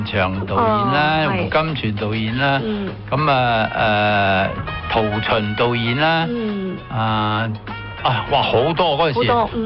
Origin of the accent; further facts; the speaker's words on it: Guangdong, China; also born or lived in Shanghai; 我因為我本身係廣東人嚟嘅。